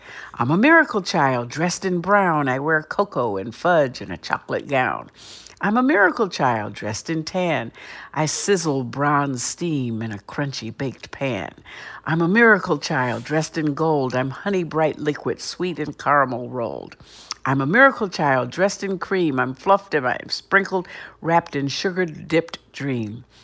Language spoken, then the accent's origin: English; Cleveland, Ohio, United States; I grew up in Cleveland, Ohio, big city.